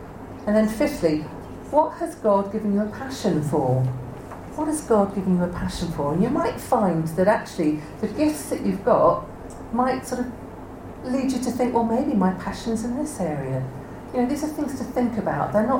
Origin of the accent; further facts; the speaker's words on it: United Kingdom; Because too often we are too British